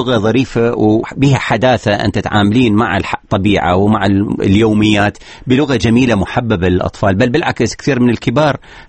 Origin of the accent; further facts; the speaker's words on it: Iraq; أن نزرع فعلا وردة ونخلة في قلبنا في قلوبنا كعراقيين.